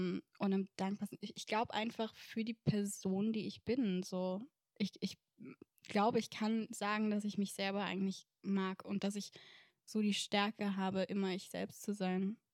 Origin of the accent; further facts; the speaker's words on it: Vienna, Austria; Ich bin im 19. Bezirk in Wien groß geworden. Das ist eher so ein reichen Viertel, würde ich jetzt mal sagen.